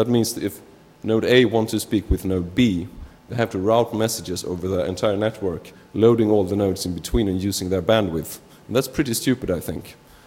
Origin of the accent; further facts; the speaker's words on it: Sweden; English is a second language; I'm from Sweden, but I speak German too